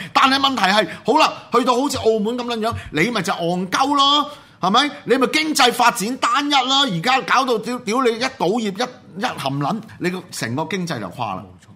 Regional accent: Hong Kong; 喺我呢個香港人眼中，喺我哋香港人眼中

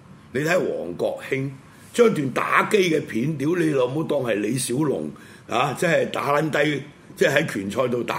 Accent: Hong Kong; 我哋作為香港人一定要強烈譴責

